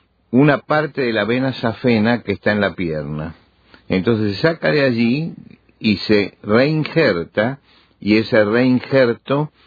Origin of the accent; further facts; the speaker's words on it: Argentina; Sí, es una excepción como argentino, realmente.